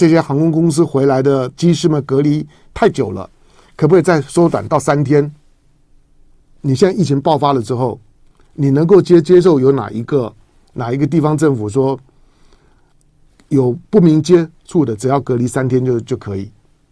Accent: Taiwan; 台湾人的基因很特别，因为我们是闽南人

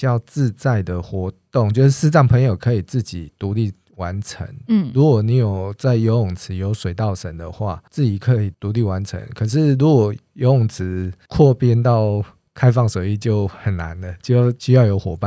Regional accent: Tainan, Taiwan; 然后后来我是台南人，我的老师就建议我国中的时候就到台北念书，因为他说在南部这样的环境没有太多可资源

